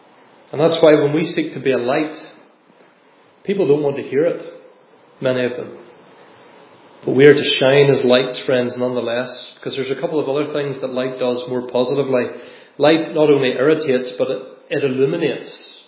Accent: Limavady, Northern Ireland, United Kingdom; My hometown is Limavady, a little town in the northwest of Ireland. It's not particularly impressive, but home's home.

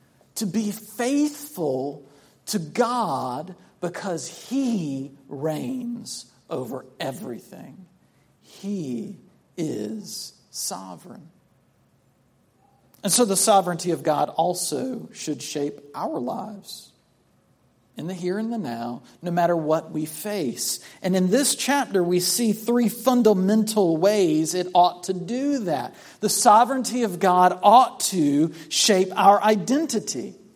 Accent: Sumter, South Carolina, United States; Like in my hometown, one of the first questions you'd always get asked is, well, who's your father? Who's your daddy? How long have you been in Sumter, boy?

